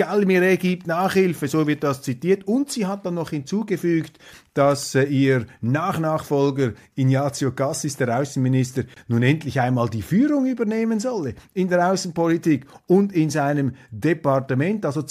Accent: Switzerland; dann sehnt man sich vielleicht auch als Schweizer geradezu einen Politiker von diesem Schlag noch herbei.

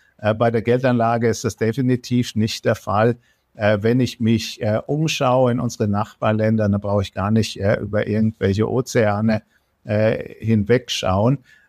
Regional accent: Bavaria, Germany; Ich denke an meine Heimat, die Bayerische Rhön.

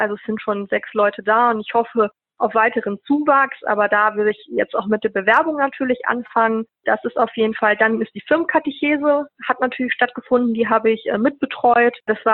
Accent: Dortmund, North Rhine-Westphalia, Germany; Also ich bin 24 Jahre alt. Ich komme aus Dortmund, also bin im Ruhrgebiet aufgewachsen

